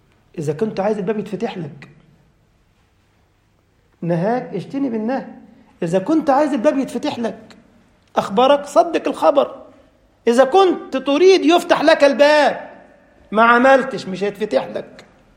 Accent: Egypt; أنا أعرف قصة عندنا في مصر يحفظ القرآن عن ظهر قلب

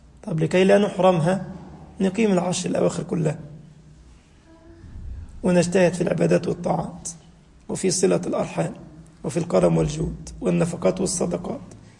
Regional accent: Egypt; بنسميها احنا عندنا في مصر الضحكة الصفرة، ما تنفعش، بلاش منها

